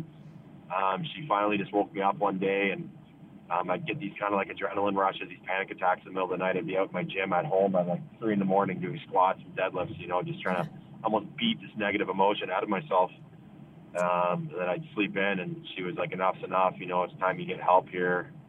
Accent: Ottawa, Ontario, Canada; She's also born and raised in Ottawa, which is awesome.

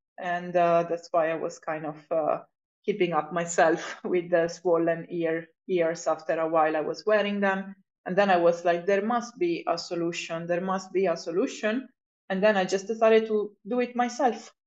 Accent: Italy; English is a second language; moved away as an adult; now in Finland; I'm originally from Italy, but I moved to Finland in 2015.

